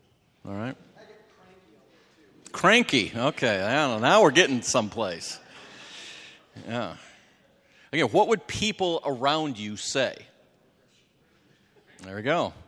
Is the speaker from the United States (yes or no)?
yes; United States; I think, I'm from America. Isn't that obvious? No. Could be Britain. Could be all sorts of other white places.